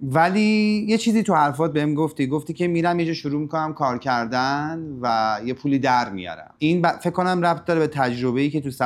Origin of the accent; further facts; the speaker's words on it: Iran; گفت کجایی هستی؟ گفتم ایرانی.